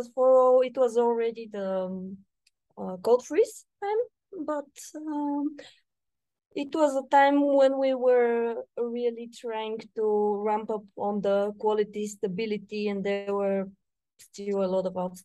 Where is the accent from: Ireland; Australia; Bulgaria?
Bulgaria; English is a second language; now in Pittsburgh, United States; I'm originally from Bulgaria, currently situated in the United States, in Pittsburgh, Pennsylvania